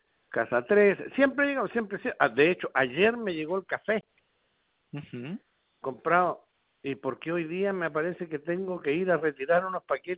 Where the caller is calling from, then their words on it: La Serena, Coquimbo, Chile; de acá de La Serena.